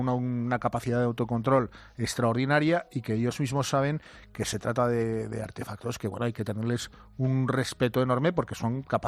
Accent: Spain; Lo que realmente somos los españoles.

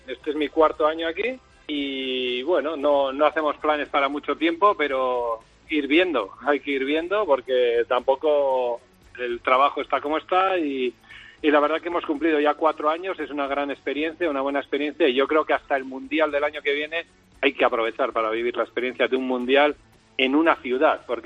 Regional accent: Bilbao, Basque Country, Spain; now in Qatar; Yo soy de Bilbao, yo soy de Bilbao. De Bilbao me vine a Qatar y sigo siendo del Athletic.

